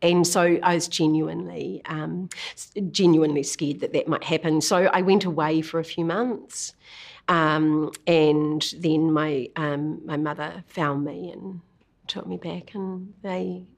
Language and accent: English; Kinloch, Waikato, New Zealand; also born or lived in Auckland; We grew up in Kinloch predominantly. We moved from Auckland to Kinloch when I was about 5 years old, and that was a very small village then, you know, on the shores of Lake Taupo, and we got to run around in bare feet.